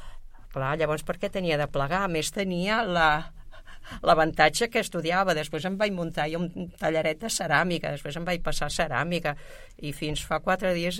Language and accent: Catalan; Barcelona, Catalonia, Spain; also born or lived in Ribera d'Ebre; jo vaig néixer a la Ribera d'Ebre, un poblet molt petitet, però em van dur molt petit aquí a Barcelona, perquè tenien el metge i així. Clar, jo vaig néixer quan pràcticament no feia massa que havia acabat la guerra, sóc del 45